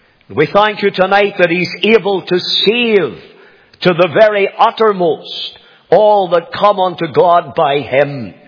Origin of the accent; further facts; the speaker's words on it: Banbridge, Northern Ireland, United Kingdom; born there; I was born in Vonbridge in County Down.